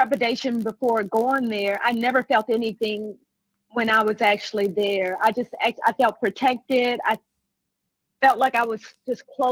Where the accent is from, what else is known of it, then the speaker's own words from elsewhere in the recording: Houston, Texas, United States; I'm actually here from Houston.